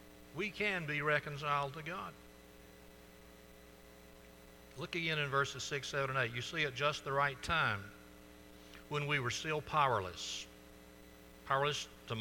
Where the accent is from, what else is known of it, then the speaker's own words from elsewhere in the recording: Florala, Alabama, United States; When I was a child growing up in Florella, Alabama